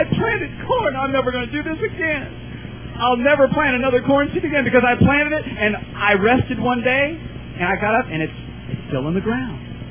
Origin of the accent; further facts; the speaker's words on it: Iowa, United States; You know, I'm from Iowa. I grew up in Iowa.